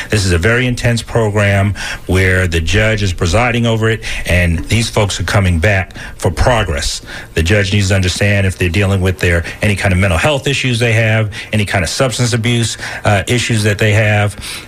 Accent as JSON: {"language": "English", "town": "Queens", "region": "New York", "country": "United States", "tie": "born or raised there", "said": "So I'm from Queens, New York."}